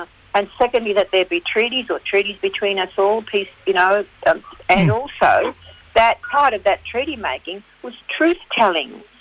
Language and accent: English; Queensland, Australia; also born or lived in Northern Territory; Actually, our country straddles Queensland and Northern Territory. We're Aliara.